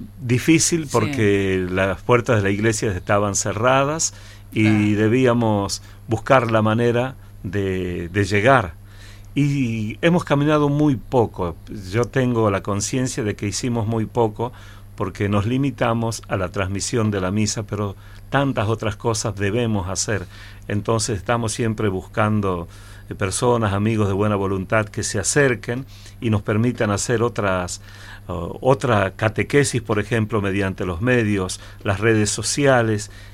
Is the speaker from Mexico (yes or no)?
no; Lanús, Buenos Aires Province, Argentina; Inmediatamente vengo desde Lanús, Buenos Aires, Buenos Aires, de la localidad de Lanús.